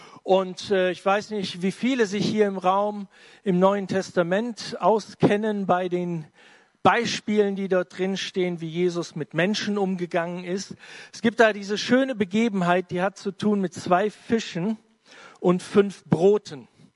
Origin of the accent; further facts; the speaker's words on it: Marburg, Hesse, Germany; ich komme aus Marburg.